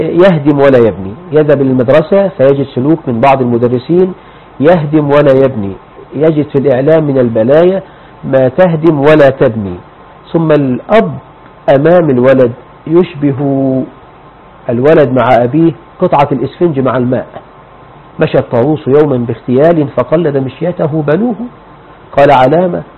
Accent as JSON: {"language": "Arabic", "country": "Egypt", "tie": "born or raised there", "said": "وأنا صغير عندما بدأت في حفظ كتاب الله عز وجل في الكتاب عندنا في مصر"}